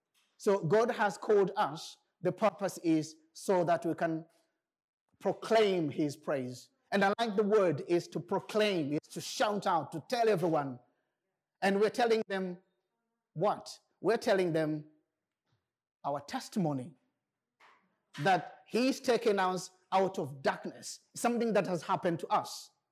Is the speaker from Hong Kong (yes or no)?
no; Tanzania; now in United Kingdom; I was born in Tanzania, so my original nationality was Tanzanian, okay? So I grew up in Tanzania, and then I decided to come to UK, and then I changed my nationality into British.